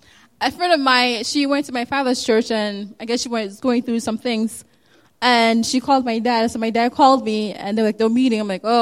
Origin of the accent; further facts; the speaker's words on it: Ghana; Because I'm also from Ghana.